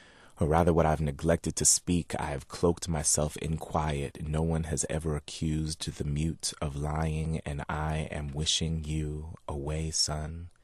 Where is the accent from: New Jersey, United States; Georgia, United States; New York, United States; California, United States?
New York, United States; I'm the first generation born here in the United States. I grew up in New York.